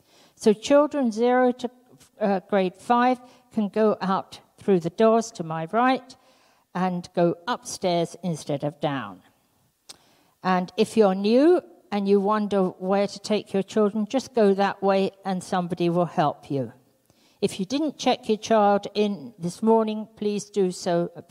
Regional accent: Canada; I hope you can understand me, but I've been in England for 4 weeks, so my accent could be a bit stronger, but I will try to sound as Canadian as I can.

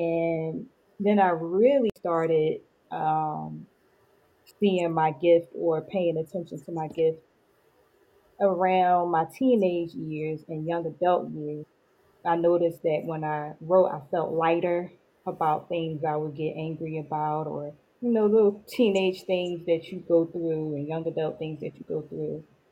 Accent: Philadelphia, Pennsylvania, United States; I am from Philadelphia, PA.

